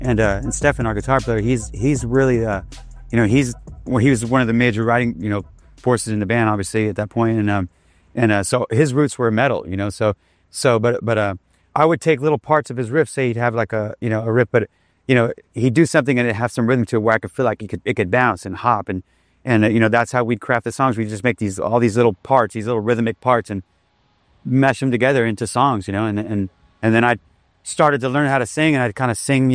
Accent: Sacramento, California, United States; Well, we're from Sacramento, which is Northern California, but it's close to the Bay Area, San Francisco.

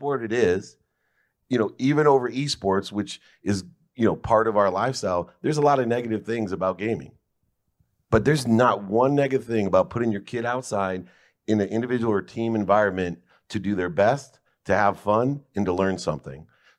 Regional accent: Akron, Ohio, United States; born there; But I was born in Akron, Ohio, six kids, single mom, five boys and a girl.

